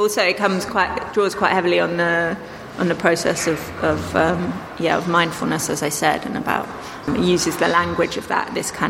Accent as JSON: {"language": "English", "region": "South West England", "country": "United Kingdom", "tie": "born or raised there", "said": "I grew up in Dorset"}